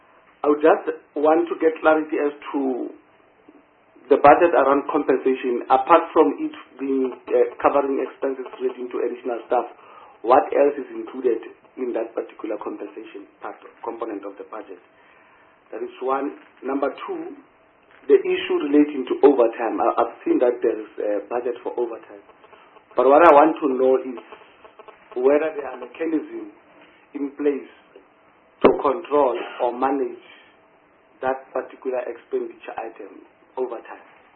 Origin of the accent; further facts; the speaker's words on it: North West, South Africa; like in the province I come from Northwest